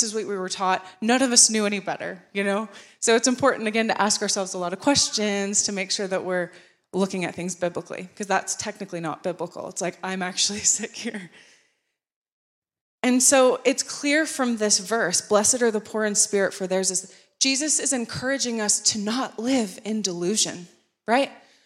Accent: North Carolina, United States; So I grew up, most of you know me, but I grew up in North Carolina, in the South, in America.

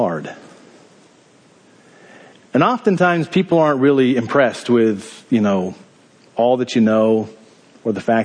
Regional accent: Maryland, United States; I just have a question, I'm from Maryland.

